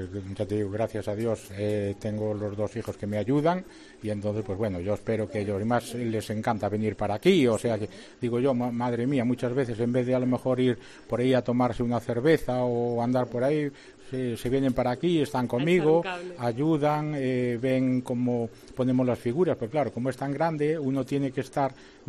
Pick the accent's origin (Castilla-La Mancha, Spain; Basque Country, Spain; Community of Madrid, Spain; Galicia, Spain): Galicia, Spain; Santiago de Compostela; hombre, soy de Santiago